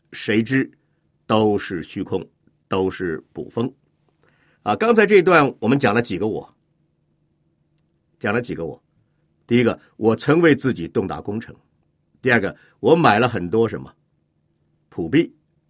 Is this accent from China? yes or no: yes; China; moved away; 有时我们中国人有点毛病呢，我看到他们移民到外国，第一件事干嘛？